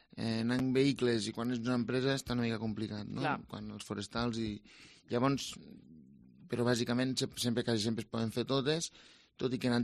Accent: La Fatarella, Catalonia, Spain; ja de molt petit, en 23 anys ja vaig muntar un taller al meu poble, perquè jo tenia clar que volia viure a la Fatarella, que no volia marxar d'allí, de la meva zona

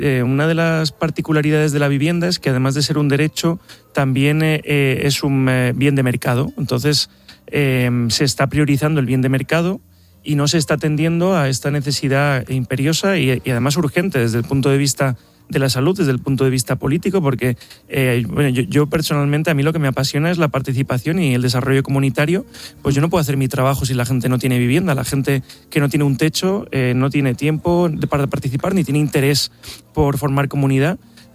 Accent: Alicante, Valencian Community, Spain; also born or lived in Paris; Yo he vivido en París, salí de ahí espantado. O sea, yo, París es precioso, pero para visitarlo. Me vine a Alicante, que es mi tierra, estoy encantado de estar en Alicante

